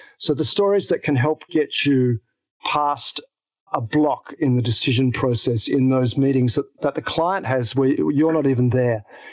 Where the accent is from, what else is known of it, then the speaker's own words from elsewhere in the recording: Tasmania, Australia; Actually, I grew up in Tasmania. It's an island to the south of Australia.